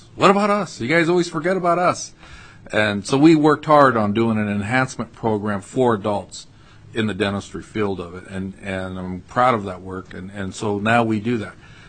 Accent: Alaska, United States; You know, I grew up in Alaska, and Alaska is a big state, and we're different than any other state in the union, and I'm proud of that.

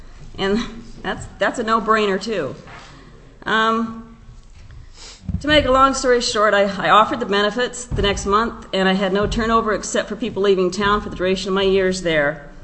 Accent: Juneau, Alaska, United States; I was raised here in Juneau, been here since 59.

